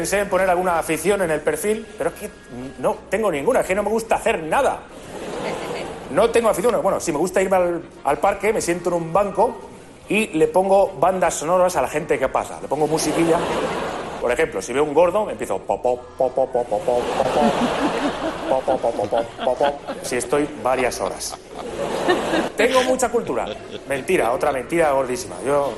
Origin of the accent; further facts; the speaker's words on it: Spain; ser español y que no te guste el fútbol